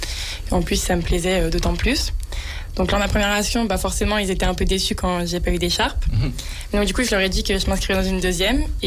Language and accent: French; Auvergne-Rhône-Alpes, France; je viens d'un petit village en Isère, entre Vienne et Bourgoin. J'ai 18 ans et je suis en BUT technique de commercialisation à Villeurbanne, à l'IUT Lyon 1.